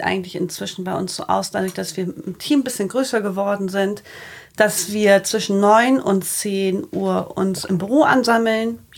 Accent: Bremen, Germany; born there; also born or lived in Cologne; Ich bin gebürtige Bremerin, habe in Köln, im schönen Köln, 4 Jahre gelebt

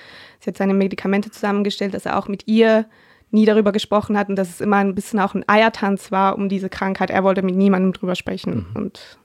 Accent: Switzerland; Ich komme ja aus der Schweiz und da geht man jedes

